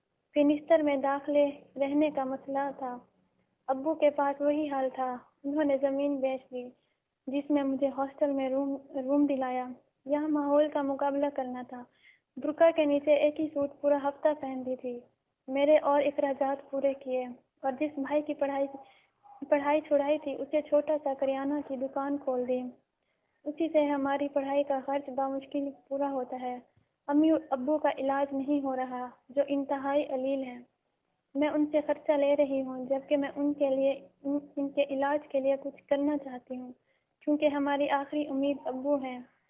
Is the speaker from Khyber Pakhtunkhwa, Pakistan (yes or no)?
no; Punjab, Pakistan; اور میرا تعلق جنوبی پنجاب سے ہے. میں جنوبی پنجاب کی ایسی فیملی سے ہوں جہاں لڑکیوں کو تعلیم سے بہت دور رکھا جاتا ہے.